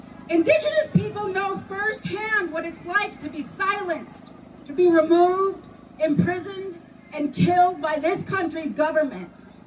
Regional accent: St. Paul, Minnesota, United States; My Tiwahe, my family, comes from Black Dog's Village, which many of you know today as Egan. We come from Kapoja, known today as St. Paul, from Hayata Otume and Bede Makaska, here in South Minneapolis.

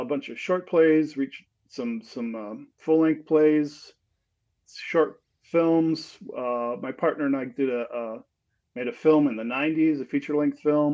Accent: Oconomowoc, Wisconsin, United States; moved away as an adult; also born or lived in New York; I grew up in Oconomowoc, and when I was, 19, I moved out to New York, where I had an older sister

